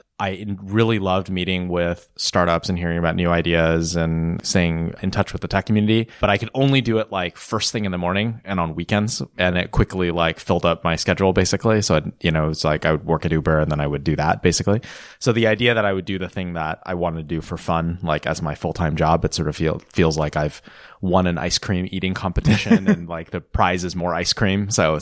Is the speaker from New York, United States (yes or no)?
no; Seattle, Washington, United States; So we grew up in Seattle and we both made our way to the Bay Area.